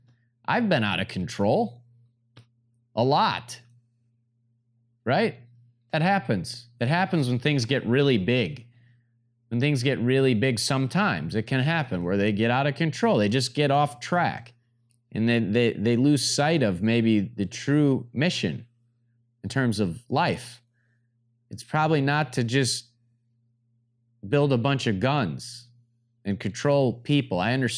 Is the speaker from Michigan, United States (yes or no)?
yes; Clarkston, Michigan, United States; And it was in my hometown, Clarkston, Michigan, which is a random little town. It's not that little anymore, but it's a suburb 45 minutes north of Detroit, Michigan, right?